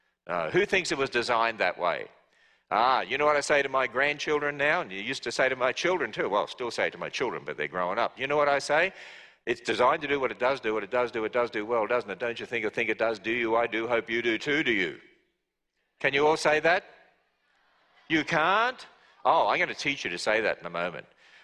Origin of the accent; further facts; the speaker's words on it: Australia; I come from Australia